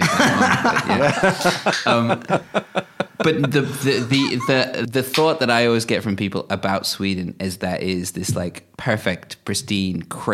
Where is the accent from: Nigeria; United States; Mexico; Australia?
Australia; I grew up in Australia.